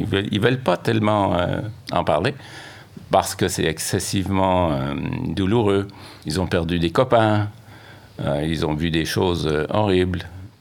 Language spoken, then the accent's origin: French; Quebec, Canada; born there; Je suis né au Québec.